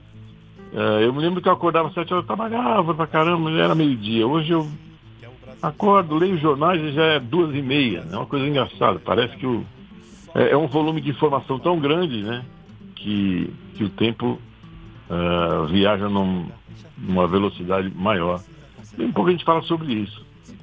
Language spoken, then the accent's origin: Portuguese; São Paulo, Brazil; E aí eu, como paulista, fiz esse projeto.